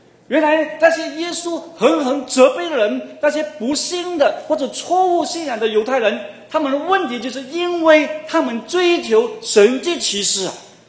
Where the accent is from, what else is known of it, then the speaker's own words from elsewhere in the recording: China; 就好像我们中国人的这个信仰这个拜拜